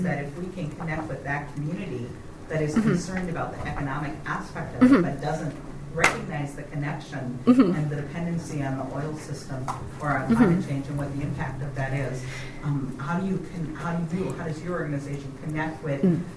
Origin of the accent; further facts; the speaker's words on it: Minnesota, United States; I'm from the States, and in Minnesota we have the brain drain from our small local communities